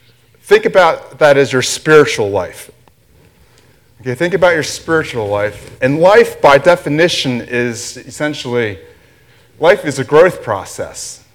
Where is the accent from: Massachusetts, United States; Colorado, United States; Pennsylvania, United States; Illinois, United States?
Colorado, United States; Greeley; But I'm from Greeley